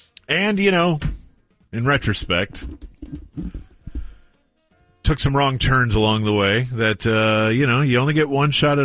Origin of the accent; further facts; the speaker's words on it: Wisconsin, United States; Like, I grew up in Wisconsin. Now, I did not grow up in Milwaukee